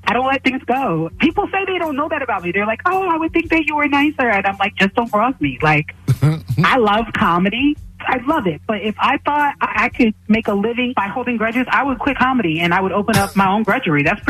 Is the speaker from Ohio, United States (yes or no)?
no; New Jersey, United States; I am. I'm originally from Jersey, Central Jersey.